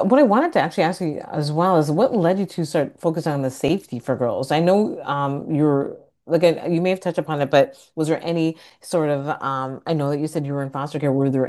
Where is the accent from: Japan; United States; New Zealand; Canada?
Canada; born there; I was born in Canada.